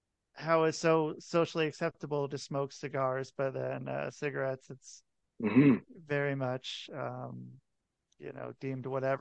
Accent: United States; But what can I, as an American, say? I, as American, I guess, could say kind of whatever.

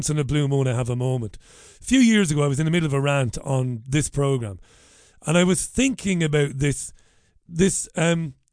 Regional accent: Ireland; for years growing up in Ireland, you know, people quite rightly kept their opinions to themselves on certain issues

